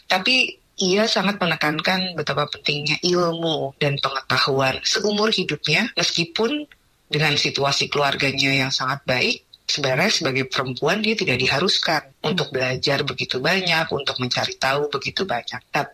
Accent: Indonesia; karena saya dibesarkan di Indonesia

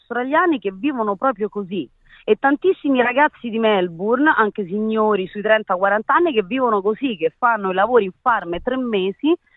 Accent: Rome, Lazio, Italy; siamo italiani, rimane dentro di noi, veniamo da Roma.

